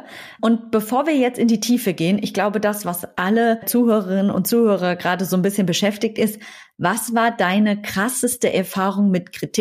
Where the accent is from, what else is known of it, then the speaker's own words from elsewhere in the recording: North Rhine-Westphalia, Germany; Ja, ich komme hier aus der Region